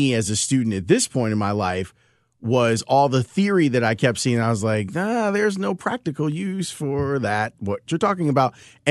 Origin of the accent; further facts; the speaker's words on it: Chicago, Illinois, United States; My own experience was South. Like my whole life was South. We grew up in Roseland over 111th and Halsted, like around there.